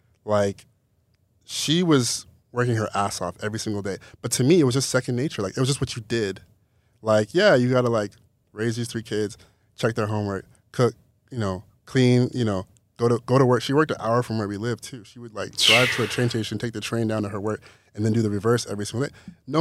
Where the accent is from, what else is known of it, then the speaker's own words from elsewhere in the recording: Rancho Cucamonga, California, United States; I grew up in Rancho Cucamonga, which is... There's nothing remarkable.